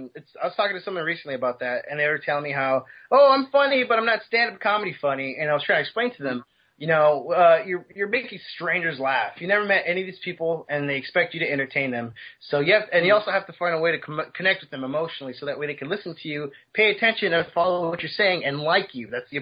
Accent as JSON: {"language": "English", "country": "United States", "tie": "born there", "said": "Yeah, I am American. I'm American. You know, I was born here. I'm American"}